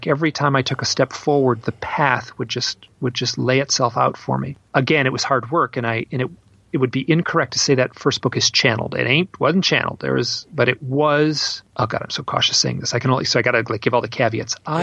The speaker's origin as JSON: {"language": "English", "region": "Midwest", "country": "United States", "said": "Like, I'm from the Midwest. I don't take compliments very well"}